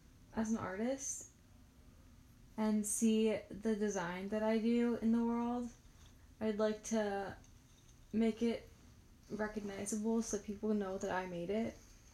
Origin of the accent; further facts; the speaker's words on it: Pasadena, California, United States; also born or lived in La Vergne; I grew up in La Vergne and then in Pasadena, Sierra Madre area.